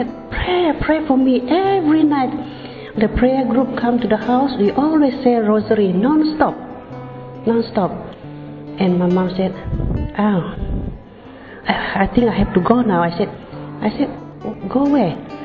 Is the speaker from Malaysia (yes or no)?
yes; Malaysia; Originally, I've come from Malaysia.